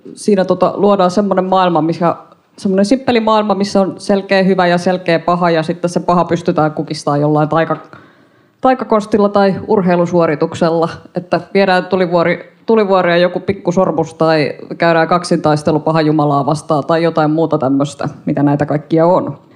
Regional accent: Tampere, Pirkanmaa, Finland; mä oon tamperelainen kirjailija myöskin.

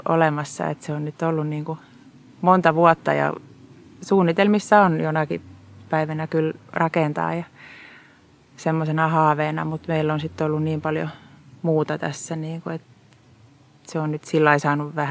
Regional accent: Naantali, Southwest Finland, Finland; Et mä oon Naantalista kotoisin

